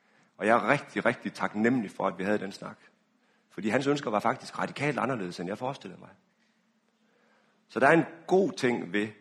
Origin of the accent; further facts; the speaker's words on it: Frederikshavn, North Denmark Region, Denmark; som er den ø, der ligger ude foran Strandby, op ved Frederikshavn, hvor jeg kommer fra.